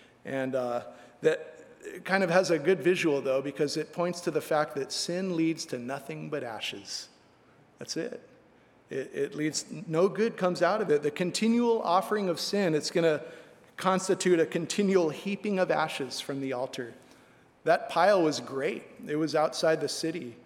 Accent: Hawaii, United States; growing up on the North Shore, I spent a lot of time actually on ranches out there. My parents' old friends lived on ranches in Mokulia area and stuff.

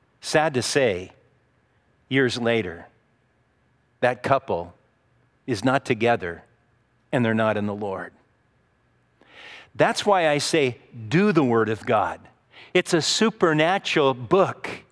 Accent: Hawaii, United States; I tell them I'm from Hawaii, and you just tell anybody you're from Hawaii, and you're like a star over there

